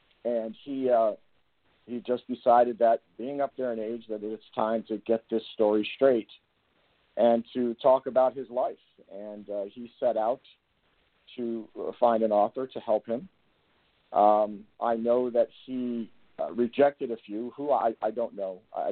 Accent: New Jersey, United States; now in Naperville, United States; Well, I'm born and bred in New Jersey. I now live in a west suburb of Illinois called Naperville.

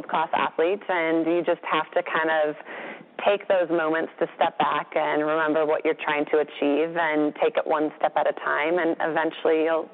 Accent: Minnesota, United States; We had a milkman growing up in Minnesota, and all the way into my 20s, I had a milkman.

